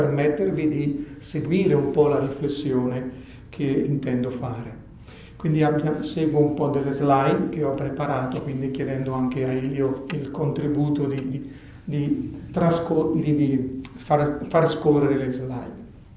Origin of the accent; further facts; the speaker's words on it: Bergamo, Lombardy, Italy; Come avete ascoltato, vengo dalla zona di Bergamo.